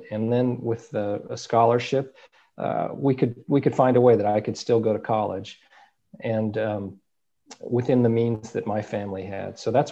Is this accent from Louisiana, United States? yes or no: no; Phoenix, Arizona, United States; Obviously, growing up in Phoenix, I had lots of jobs at stores and restaurants and things, making ends meet, and during college to make some money.